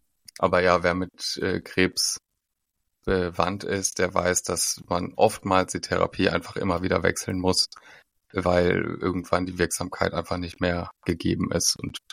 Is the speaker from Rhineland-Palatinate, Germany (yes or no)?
yes; Mainz, Rhineland-Palatinate, Germany; Und ja, ich komme aus Mainz, bin 32 Jahre alt